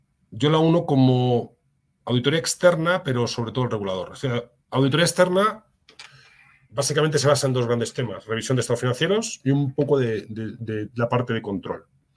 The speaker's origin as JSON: {"language": "Spanish", "country": "Spain", "lives_now": "Mexico", "said": "México tiene, lo digo como español, ¿eh?"}